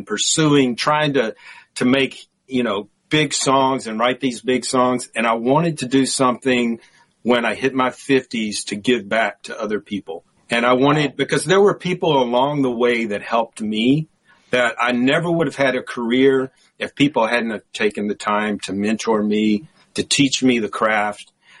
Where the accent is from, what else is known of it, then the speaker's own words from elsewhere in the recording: the South, United States; You know, growing up in the South, we had this phrase, don't get above your raisin.